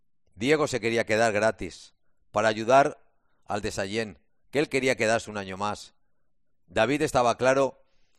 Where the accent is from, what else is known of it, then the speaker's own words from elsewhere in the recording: Balearic Islands, Spain; me gustaría irme al Mallorca, que es mi tierra.